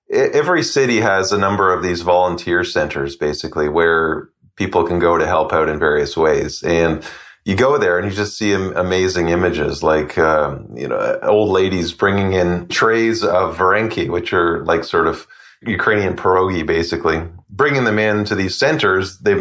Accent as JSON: {"language": "English", "country": "Canada", "said": "I think what really struck me was the kind of familiarity of, as a Canadian, of the setting."}